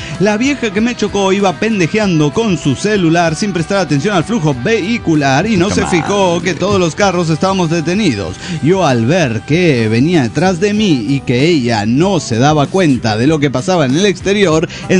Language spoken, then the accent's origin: Spanish; San Antonio, Texas, United States; de San Antonio, Texas.